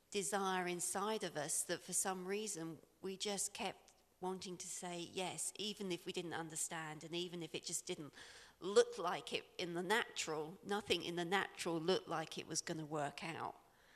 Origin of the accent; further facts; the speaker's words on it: England, United Kingdom; moved away; You know, we didn't say that's why we came from England, because a lot of people said, oh, you know.